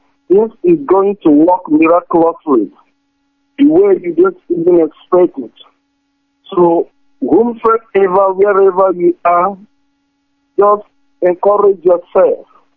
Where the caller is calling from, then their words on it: Malaysia; I'm calling from Malaysia.